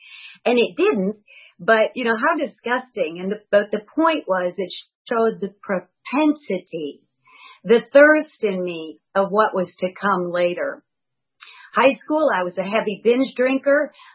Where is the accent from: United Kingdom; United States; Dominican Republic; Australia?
United States; Madison, Wisconsin; I grew up in Madison, Wisconsin as a Cheddarhead, and I was raised in what I perceived to be the most dysfunctional family on the planet.